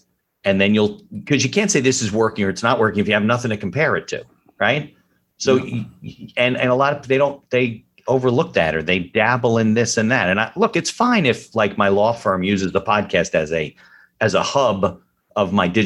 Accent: West Caldwell, New Jersey, United States; I grew up in West Caldwell, and it's a different school system, but we all knew each other

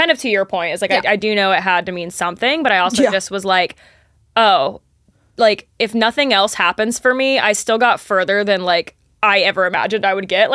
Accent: Austin, Texas, United States; And everywhere that I went, people kept asking me, like, when I said I was from Austin, like, oh, are you here with Christina?

